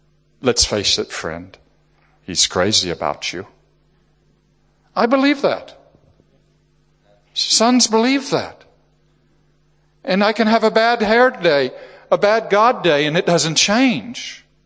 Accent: Scotland, United Kingdom; It doesn't make any difference if I'm a Scot or a Brit.

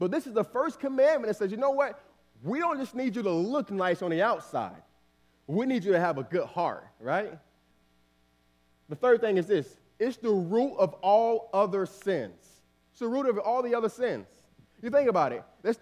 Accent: Miami, Florida, United States; You know, I grew up in Miami, and so there is this the particular day every single month that our church used to have, right?

